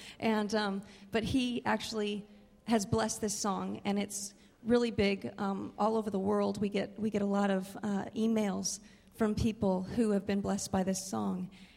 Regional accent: Idaho, United States; now in Nashville, United States; I moved to Nashville from Idaho, so since the last time I've been here, I moved to Nashville.

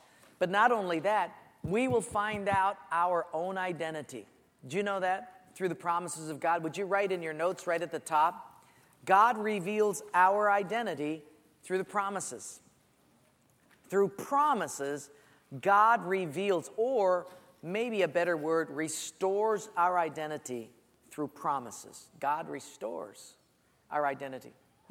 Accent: Honolulu, Hawaii, United States; I was raised in Palolo Valley. We were very poor.

